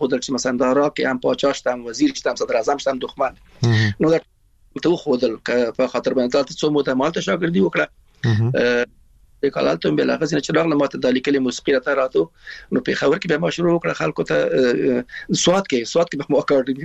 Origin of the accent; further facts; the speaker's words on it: Afghanistan; moved away as an adult; موږ شو ویل چې موږ د افغانستان راغلی یو، نو ایران راغلی مو